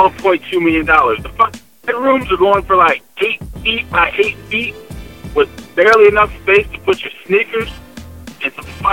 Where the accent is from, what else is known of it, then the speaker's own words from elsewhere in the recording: Los Angeles, California, United States; Case in point, my hometown, Los Angeles.